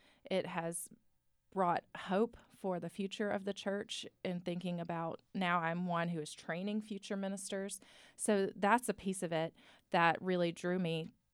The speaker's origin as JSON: {"language": "English", "region": "Alabama", "country": "United States", "tie": "born or raised there", "said": "So the short answer is that I grew up in Alabama, and pageants were everywhere. They were infused with culture in Alabama."}